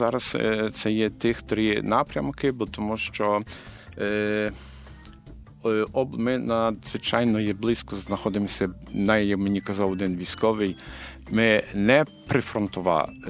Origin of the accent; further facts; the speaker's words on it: Lviv Oblast, Ukraine; бо я з родом з Львівщини